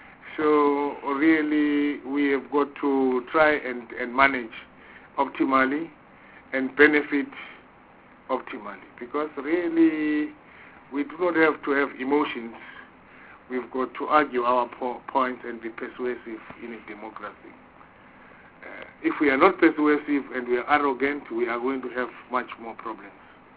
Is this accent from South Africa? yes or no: yes; South Africa; It has made me prouder as a South African.